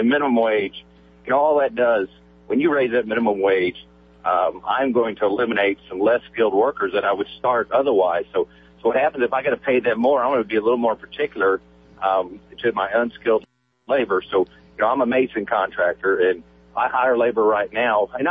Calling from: Missouri, United States; I'm up here by Jeff City.

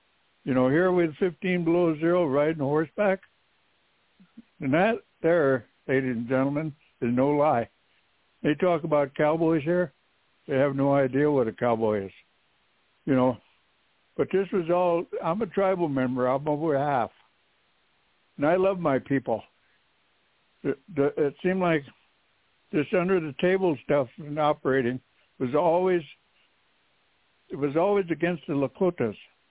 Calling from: Cheyenne River, South Dakota, United States; This is 964-7225, and I'm calling from Cheyenne River.

